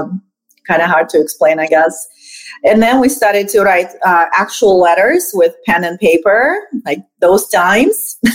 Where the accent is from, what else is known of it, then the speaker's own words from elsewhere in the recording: Moscow, Russia; English is a second language; So I lived in Moscow and I was born in the Soviet Union, but I was living there when Soviet Union became Russian Federation and the doors opened